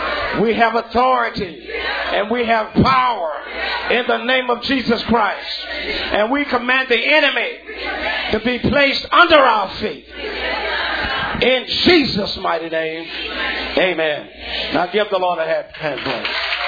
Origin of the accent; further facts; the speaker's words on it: Jacksonville, Florida, United States; now in Fayetteville, United States; My wife and I, we're from Jacksonville, Florida, but we live in Fayetteville, Georgia. And being raised up in Jacksonville, we are right there on the Atlantic.